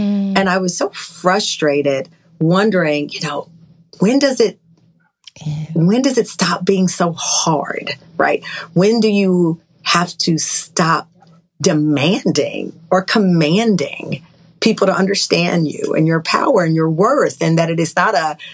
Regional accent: Luling, Texas, United States; born there; I was born in Luling, Texas, this teeny tiny town right outside of Lockhart in the Hill Country.

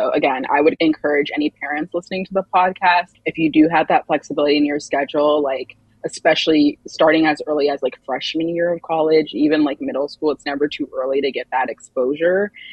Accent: Maryland, United States; But I had a really great experience growing up in Maryland.

